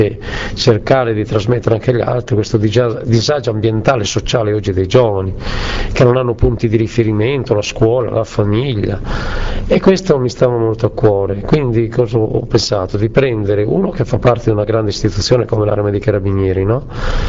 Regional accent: Sardinia, Italy; perché la Sardegna la conosco, ma appartiene, io sono sardo, conosco bene quella realtà, per esempio agropastorale

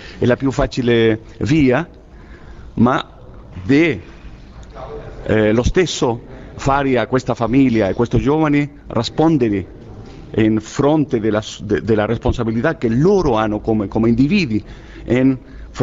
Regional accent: Chile; Italian is a second language; io non parlo così bene italiano perché vengo da Cile

